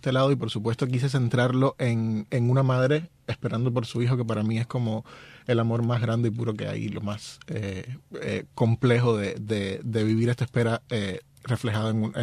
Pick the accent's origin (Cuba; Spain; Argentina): Cuba; aunque somos los dos cubanos